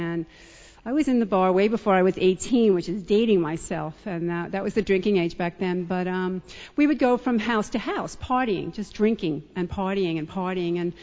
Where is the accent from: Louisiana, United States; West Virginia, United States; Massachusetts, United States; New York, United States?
New York, United States; Point Lookout; I was born and raised in Point Lookout, right next to Long Beach, out on Long Island. And as a child, I grew up in a really great family. It was a beach town, and it was just a fun town to grow up in as a kid.